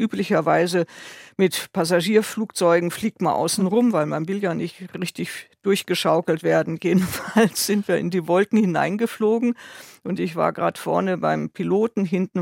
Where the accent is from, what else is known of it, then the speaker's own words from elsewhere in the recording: Northern Germany, Germany; now in Munich, Germany; Ja, ich bin in München geboren und dann in Norddeutschland aufgewachsen, aber dann zum Studium zurück und München ist einfach meine Stadt